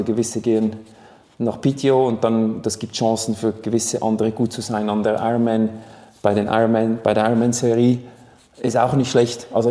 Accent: Switzerland; Als Schweizer Athlet

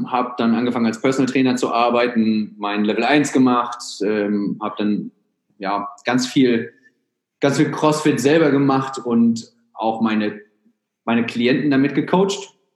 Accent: Germany; born there; auch wenn viele denken, dass ich Amerikaner bin, ich bin gebürtiger Deutscher sogar. Bin allerdings von einem Engländer adoptiert worden

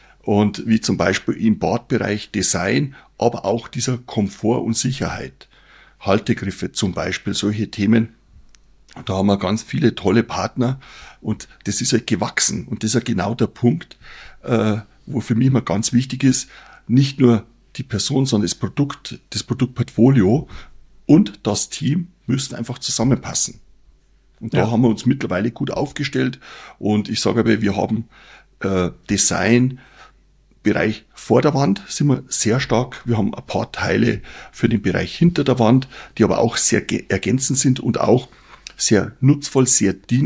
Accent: Wasserburg am Inn, Bavaria, Germany; Ich wurde geboren in Wasserburg am Inn, ist ein bisschen bekannter. Ja. Und ich lebe an und für sich so zwischen Wasserburg und Altötting.

